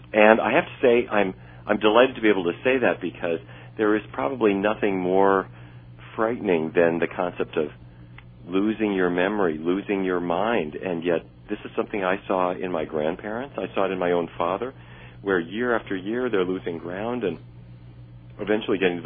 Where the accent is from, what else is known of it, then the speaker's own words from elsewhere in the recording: Fargo, North Dakota, United States; the people who did not eat the way I ate growing up in Fargo, North Dakota, eating bacon and sausage